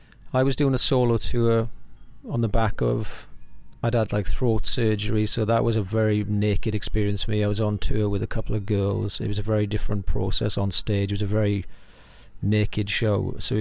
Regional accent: Wales, United Kingdom; I'm from South Wales.

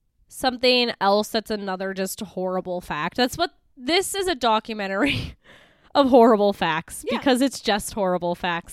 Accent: United States; I'm American, you know? I'm a fucking white-ass, privileged-ass American.

